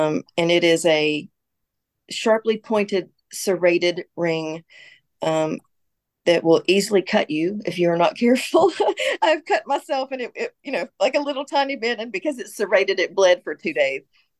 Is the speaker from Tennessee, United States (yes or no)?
yes; Memphis, Tennessee, United States; now in Chattanooga, United States; I live in Chattanooga, Tennessee. I'm originally from Memphis